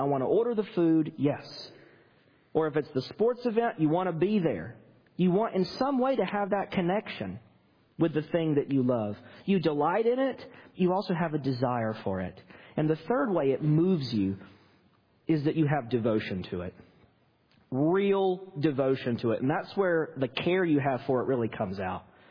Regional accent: North Carolina, United States; I'm from North Carolina.

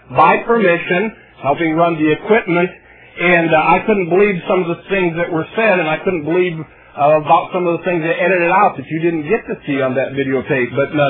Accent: Milwaukee, Wisconsin, United States; you don't know me, but I'm from the Milwaukee, Wisconsin area.

